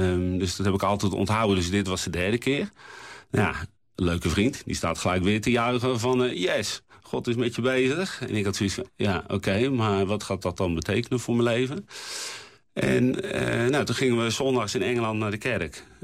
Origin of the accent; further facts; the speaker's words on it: Terschuur, Gelderland, Netherlands; Maar ik ben gewoon iemand uit Terschuur. Weet je, klein dorpje.